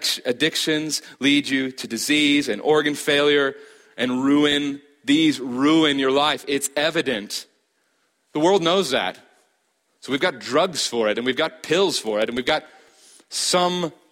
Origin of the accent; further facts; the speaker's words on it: Harrison, Nebraska, United States; I grew up in Harrison, Nebraska.